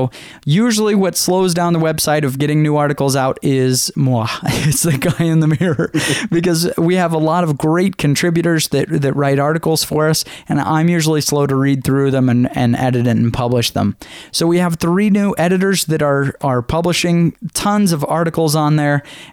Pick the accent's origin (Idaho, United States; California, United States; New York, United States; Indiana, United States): Idaho, United States; Boise; I'm shooting a wedding on May 22nd and 23 in Boise, in my hometown